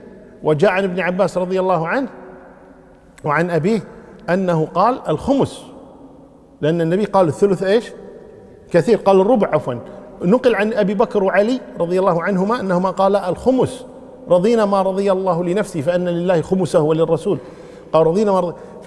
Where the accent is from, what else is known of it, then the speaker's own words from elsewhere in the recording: Kuwait; هذه الأشياء حنا عندنا بالكويت